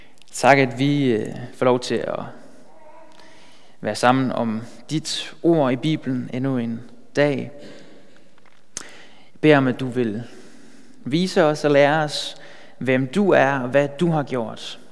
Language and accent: Danish; Bornholm, Capital Region of Denmark, Denmark; now in Amager, Denmark; jeg kommer fra Bornholm, men er nu flyttet til Amager.